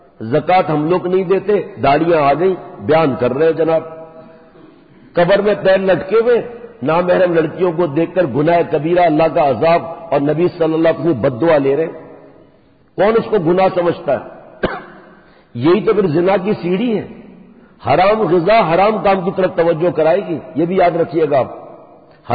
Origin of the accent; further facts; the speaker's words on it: Sindh, Pakistan; also born or lived in Karachi; ہمارے ہم تھر کے رہنے والے، پیدائش میری کراچی کی لیکن گاؤں تو گاؤں ہوتا ہے نا